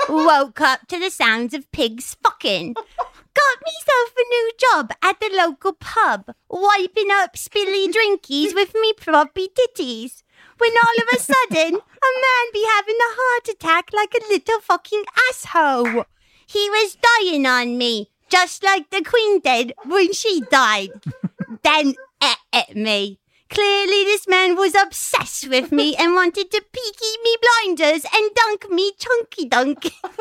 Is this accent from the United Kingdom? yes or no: yes; England, United Kingdom; I'm from England.